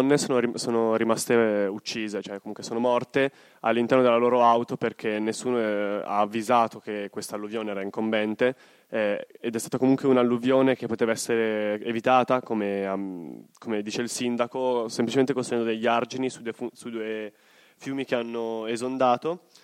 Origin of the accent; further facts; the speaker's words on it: Tuscany, Italy; born there; now in Turin, Italy; nonostante io abiti a Torino sono nato in Maremma, comunque in Toscana